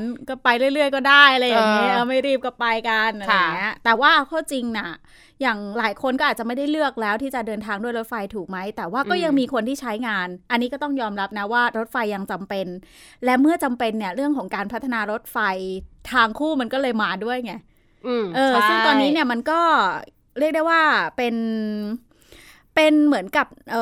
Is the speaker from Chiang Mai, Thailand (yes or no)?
no; Chachoengsao, Thailand; ดิฉันนี่แค่กรุงเทพกลับบ้านที่ฉะเชิงเทราบ้านอยู่แปดริ้วไง